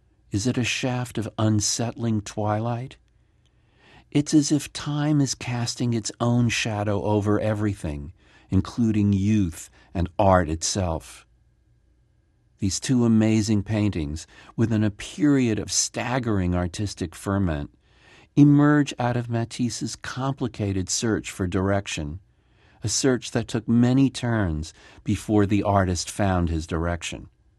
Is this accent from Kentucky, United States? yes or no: no; New York, United States; born or raised there